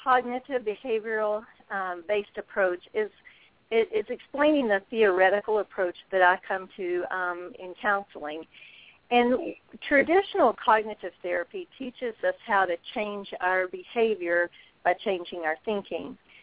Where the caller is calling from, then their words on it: Des Moines, Iowa, United States; I'm calling from Des Moines, Iowa.